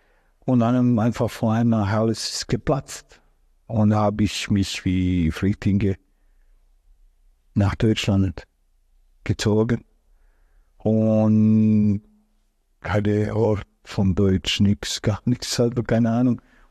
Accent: Bosnia & Herzegovina; German is a second language; moved away as an adult; Ich bin geboren in Jugoslawien. In diesem Land, jetzt gibt es nicht mehr, aber top.

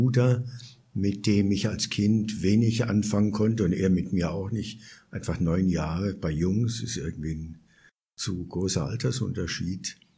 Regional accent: Bavaria, Germany; also born or lived in Asia / Berlin; ich komme aus Bayern, was ich auch sehr angenehm finde. Ich war sehr viel in Asien. Ich war die Hälfte meiner Zeit eigentlich in Asien. Ich war viel in Berlin.

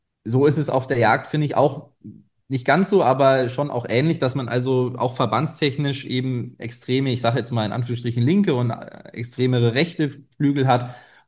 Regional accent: Bavaria, Germany; wir kommen ja beide aus Bayern

